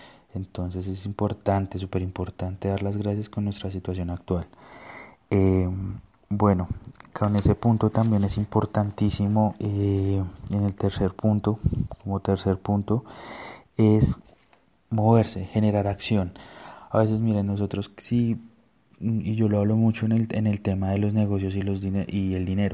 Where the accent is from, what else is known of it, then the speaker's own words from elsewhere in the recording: Colombia; En mi país, en Colombia, tienes que más o menos invertirle 5 años.